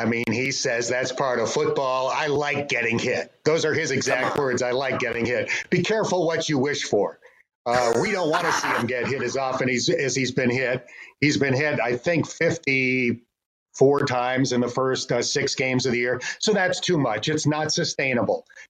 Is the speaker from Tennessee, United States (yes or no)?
no; Buffalo, New York, United States; From the ages of about 11 to 16, I grew up near Buffalo, New York.